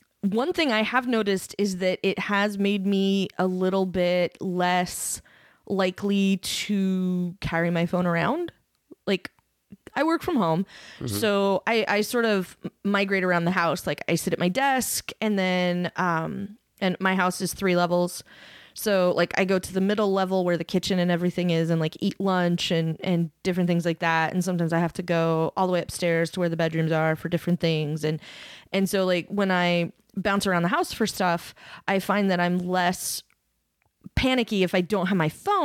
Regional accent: United States; I have very little accent and I'm an American.

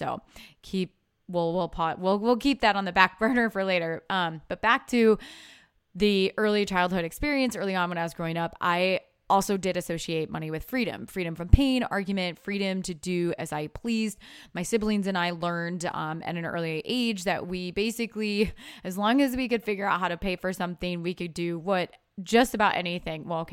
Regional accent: Dubuque, Iowa, United States; I grew up in Dubuque, Iowa. It was a town of 60,000 people.

